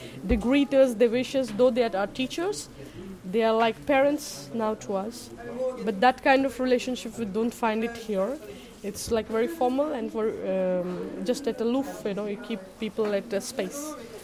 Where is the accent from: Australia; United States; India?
India; Hyderabad, Telangana; English is a second language; now in Vadodara, India; I belong to south part of India called city Hyderabad.